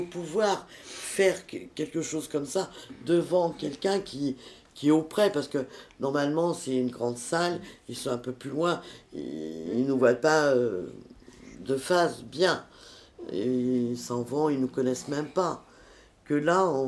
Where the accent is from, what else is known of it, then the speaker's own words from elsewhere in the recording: France; Pourtant, je suis française.